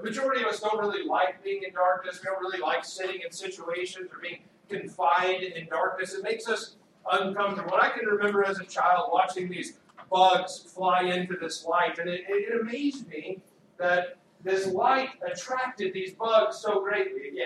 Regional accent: the South, United States; It was interesting, growing up in the South, I can remember watching these

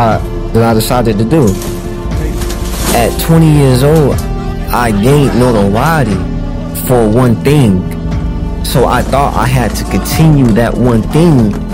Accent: Jacksonville, Florida, United States; I said, I'm from Jacksonville. I'm from Florida.

